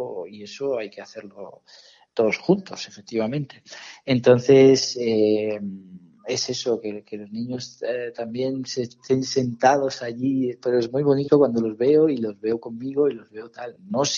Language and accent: Spanish; Italy; now in Spain; al ser yo ítalo-español ya, yo llevo aquí 10 años, me siento español a la par que italiano